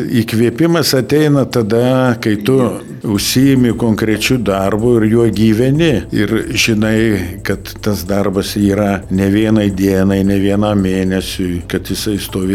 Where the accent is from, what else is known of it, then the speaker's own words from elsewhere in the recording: Prienai, Kaunas County, Lithuania; gimiau vidury beveik Lietuvos prie senelio Nemuno, Vingio didelio Prienuose ir vaikystė praėjo ant Prienų kalvų, nes miestelis yra Dauboj, vasarą prie Nemuno visą dieną, vakare stadione